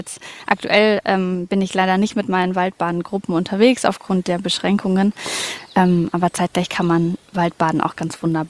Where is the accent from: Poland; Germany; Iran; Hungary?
Germany; Hamburg; hallo. Ich bin auch Hamburgerin